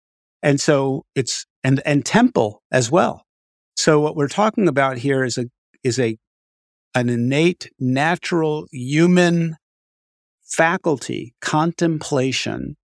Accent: Far Rockaway, New York, United States; I grew up in Far Rockaway, New York, which is a very Hasidic, right around that area, and went to a Hasidic Hebrew school.

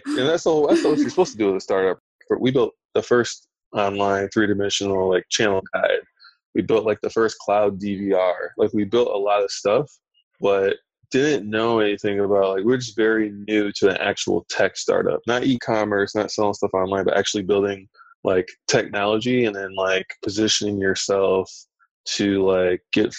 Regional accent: Lansing, Michigan, United States; I'm from Lansing, Michigan, Detroit, right? So I grew up in a car culture.

